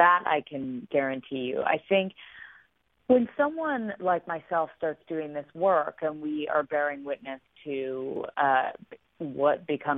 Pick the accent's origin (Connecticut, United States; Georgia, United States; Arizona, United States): Connecticut, United States; Westport; I grew up in Westport, Connecticut